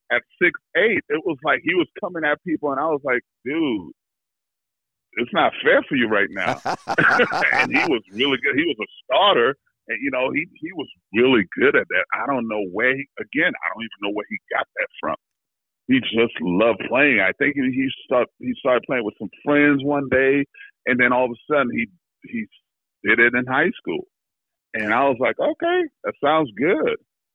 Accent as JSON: {"language": "English", "region": "New York", "country": "United States", "tie": "born or raised there", "said": "Shoot, I grew up in Harlem, New York. That was nothing. Seattle was like a small town compared to New York."}